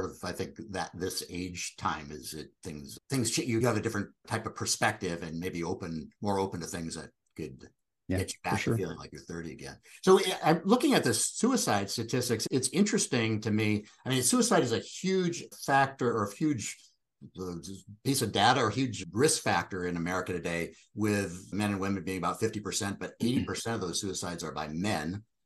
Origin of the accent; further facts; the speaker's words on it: Minnesota, United States; now in California, United States; I'm originally from Minnesota. And I think one of the things about Midwesterners, we're usually kind of cynical about this stuff. I live in California now